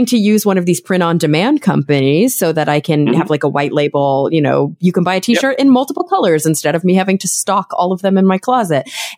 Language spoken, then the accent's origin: English; Texas, United States; now in Los Angeles, United States; I'm from Texas. I live now in Los Angeles. I lived in New York City for about a year.